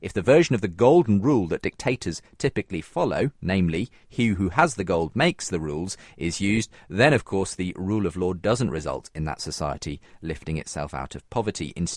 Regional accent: United States; now in Texas, United States; but being an American, living in Texas, it's something we're faced with daily

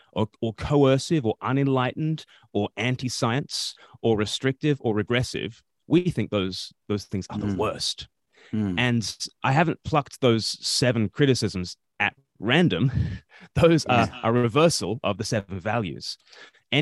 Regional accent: Australia; moved away; Well, I grew up in Australia and I had no idea how sweetly Australia smelt until I left Australia

